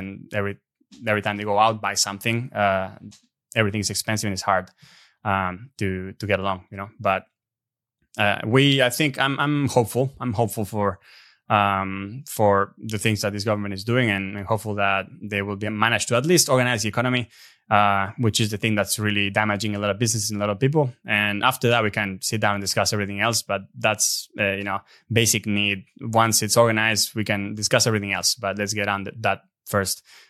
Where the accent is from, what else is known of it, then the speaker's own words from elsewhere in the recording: Argentina; English is a second language; now in Australia; And I'm from Argentina as well.